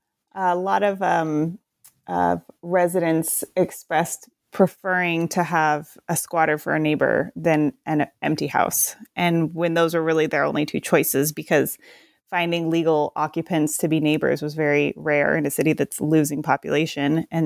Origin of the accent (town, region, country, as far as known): Portland, Oregon, United States